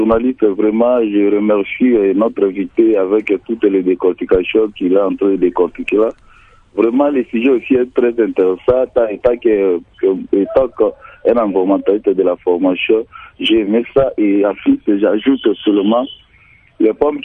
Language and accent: French; Mbandaka, Équateur, DR Congo; Comme ici chez nous en Mbandaka, il y a des ruisseaux, il y a des places là inondées, il y a des quartiers là communément appelés bidonville